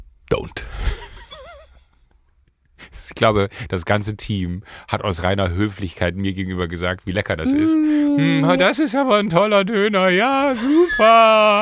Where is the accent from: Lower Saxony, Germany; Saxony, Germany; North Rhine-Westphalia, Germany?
North Rhine-Westphalia, Germany; Waldniel; Wenn du in Waldnil, da wo ich groß geworden bin